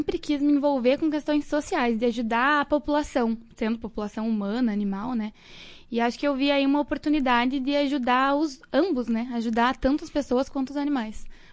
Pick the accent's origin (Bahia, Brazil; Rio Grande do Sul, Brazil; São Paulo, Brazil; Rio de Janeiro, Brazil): Rio Grande do Sul, Brazil; Passo Fundo; now in Marau, Brazil; nasci em Passo Fundo, fiquei em Passo Fundo até o ano passado. Aí, no ano passado, me formei, fui a Curitiba para fazer minha pós-graduação, que ainda estou fazendo. E trabalhei alguns meses em Guaporé também, e agora aqui em Marau.